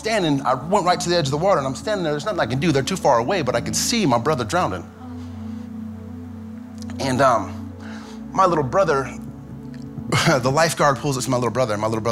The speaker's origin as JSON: {"language": "English", "region": "Missouri", "country": "United States", "said": "You all know I'm not from California. I talk about it a lot. I'm from Missouri."}